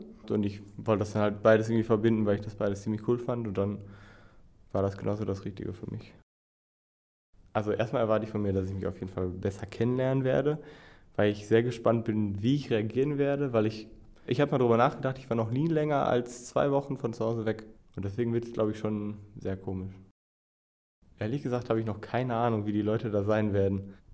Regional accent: Essen, North Rhine-Westphalia, Germany; ich komme aus Essen-Horst irgendwie so, da kennt man so jeden

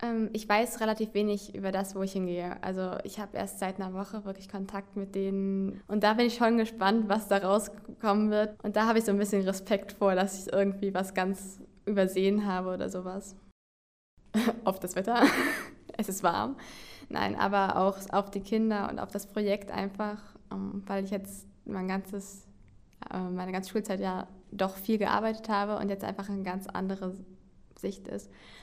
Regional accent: Erfurt, Thuringia, Germany; ich komme aus Erfurt und ich gehe nach Nicaragua

